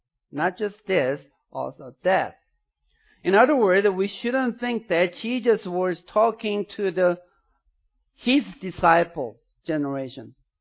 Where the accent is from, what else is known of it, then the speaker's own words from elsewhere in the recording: South Korea; first language Korean; English is a second language; As I was growing up in Korea, there was no such a thing as article in our language.